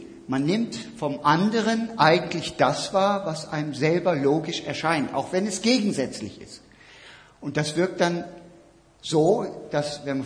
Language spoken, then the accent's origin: German; Lower Saxony, Germany; Wenn meine Kinder und meine Frau heimkommen zu mir nach Norddeutschland, ich komme aus der Lüneburger Heide